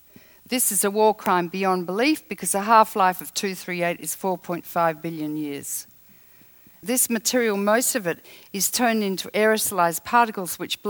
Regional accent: Australia; I come from Australia, where 40% of the world's richest uranium resides

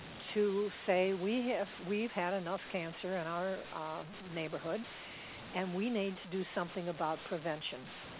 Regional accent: Buffalo, New York, United States; born there; I was born in New York State, in Buffalo, and I have family in Orleans and Warsaw, New York.

